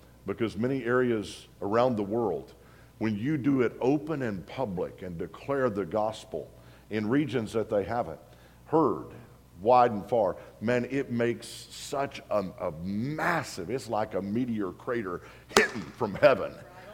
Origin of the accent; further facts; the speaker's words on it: Oklahoma, United States; And in my home state, I love it. Just a few hours from T-Town. Our headquarters is there right outside Tulsa and Catoosa, Oklahoma.